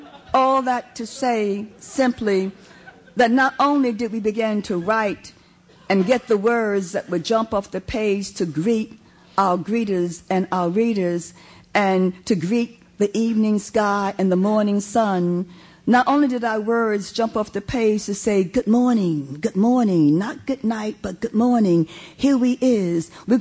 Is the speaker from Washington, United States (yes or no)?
no; New York City, New York, United States; because I come from New York City.